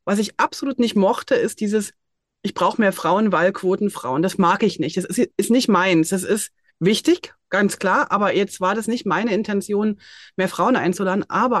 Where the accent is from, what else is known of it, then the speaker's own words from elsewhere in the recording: East Germany, Germany; bin auch aus dem Osten